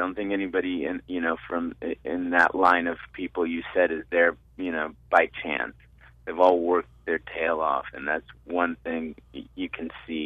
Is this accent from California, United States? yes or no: yes; Los Angeles, California, United States; I grew up in Los Angeles, so I'm, of course, a big Dodger fan and a huge Lakers fan.